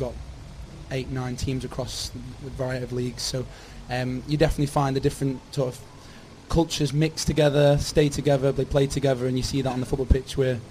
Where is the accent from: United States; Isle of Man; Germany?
Isle of Man; A mixture of different lads from the UK, North, South, myself and the Isle of Man.